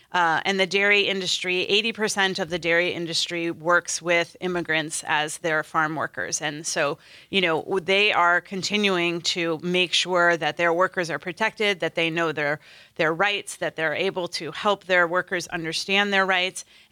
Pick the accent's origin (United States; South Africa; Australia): United States; Wisconsin; Well, what I would say is in my hometown out in western Wisconsin, we had a rumor come through the town that ICE was coming.